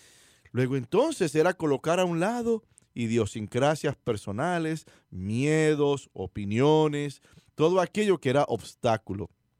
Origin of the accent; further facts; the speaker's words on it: Gurabo, Puerto Rico; yo recuerdo algunas personas en mi pueblo donde yo me crié, el pueblo de Gurabo en Puerto Rico